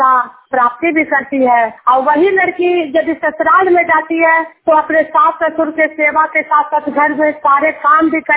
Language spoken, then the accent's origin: Hindi; Juniyar, Bihar, India; मैं नालंदा जिला हिंसा प्रखंड जुनियार गांव की निवासी हूं